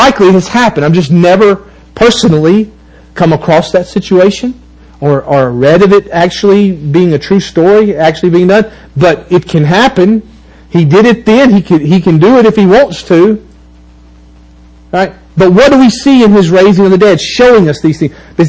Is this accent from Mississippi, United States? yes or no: yes; Mississippi, United States; Now, that's just a saying from where I'm from Mississippi.